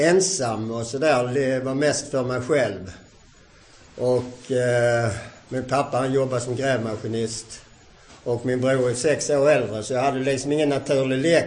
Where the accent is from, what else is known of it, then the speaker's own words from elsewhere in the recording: Hässleholm, Skåne, Sweden; Jag föddes 1954 i... Hässleholm och är född och uppväxt i Hässleholm, har en 6 år äldre bror.